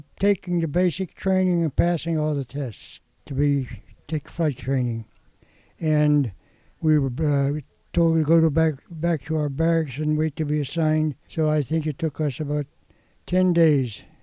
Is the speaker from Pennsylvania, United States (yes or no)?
yes; East Pittsburgh, Pennsylvania, United States; I was born in the Oak Hill section of things. My mother died when I was 3 years old. My dad remarried. He worked for Westinghouse. And my dad and my stepmother moved to a brand new house in the terrace part of East Pittsburgh